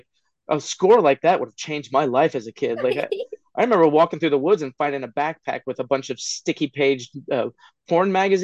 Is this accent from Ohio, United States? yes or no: yes; Ohio, United States; I always say I grew up very Duck Dynasty. I'm from Southern Ohio. I grew up very backwoods in the country, hunting.